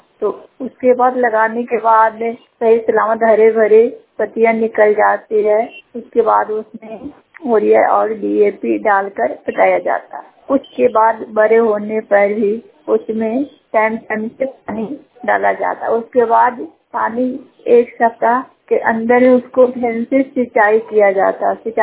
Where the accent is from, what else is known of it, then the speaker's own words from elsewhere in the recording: Parbhera, Bihar, India; परभेरा पंचायत के रहने वाले हूँ, धनरवा ब्लॉक।